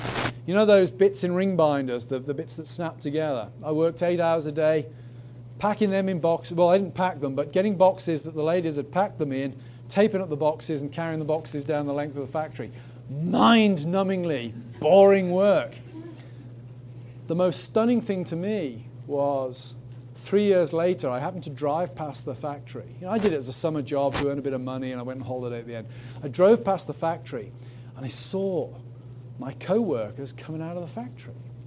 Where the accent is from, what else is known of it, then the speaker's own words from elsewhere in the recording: England, United Kingdom; I don't even think of myself as British if I can help it. I'm English.